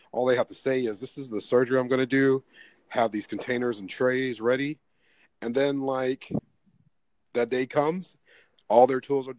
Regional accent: Kentucky, United States; now in Tennessee, United States; I'm from Kentucky. I live in Tennessee.

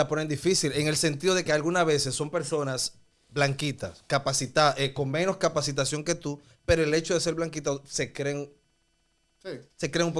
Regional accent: Dominican Republic; en mi país hace frontera con Haití. Y, o sea, literalmente te comparto prácticamente sangre haitiana también.

